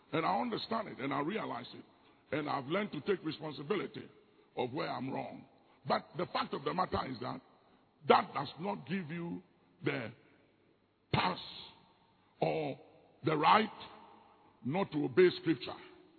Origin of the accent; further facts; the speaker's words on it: Ghana; And as a matter of fact, I'm a Ghanaian. I come from another country and a different tribe and society.